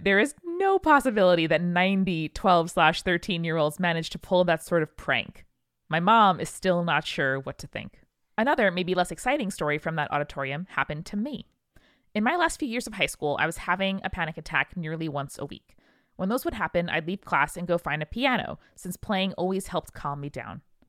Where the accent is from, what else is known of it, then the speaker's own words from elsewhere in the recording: Hibbing, Minnesota, United States; I grew up in Hibbing, Minnesota, a small struggling mining town famous for two things … its historic high school.